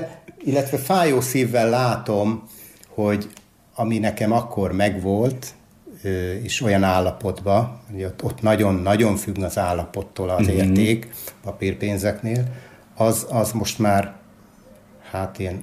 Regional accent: Sajóbábony, Borsod-Abaúj-Zemplén, Hungary; also born or lived in Miskolc / Boldva; Miskolcon születtem, nyilván, de akkor Boldván éltünk, illetve eltöltöttem 8 évet Sajóbábonyba is.

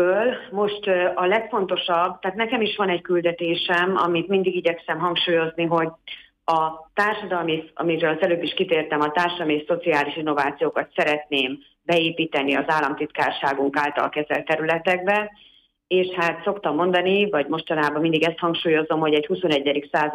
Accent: Miskolc, Borsod-Abaúj-Zemplén, Hungary; azt arra rátanultam miskolciként is, mivel 52 éve ebbe a térségbe élek

